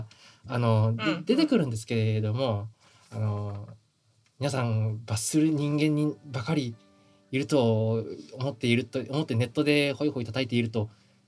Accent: Kyoto, Japan; うちの地元京都の限、うん、ところ限定ですから、

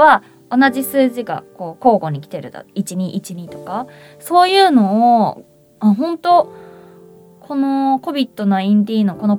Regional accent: Saitama, Japan; 地元埼玉市での活動を増やす

